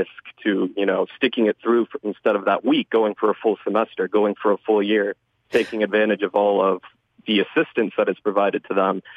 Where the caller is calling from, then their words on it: Dayton, Ohio, United States; So, as you said, I'm from Dayton, Ohio, which is similar to the environment in Lordstown